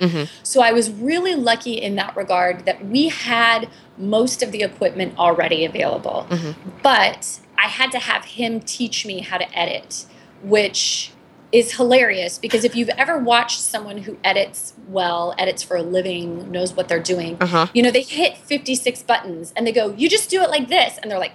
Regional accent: Orlando, Florida, United States; I come from Orlando. That's where I grew up.

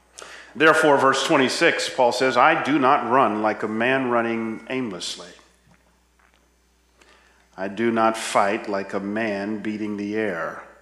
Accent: Atlanta, Georgia, United States; you know, I'm from Atlanta, so I'm a Falcons fan

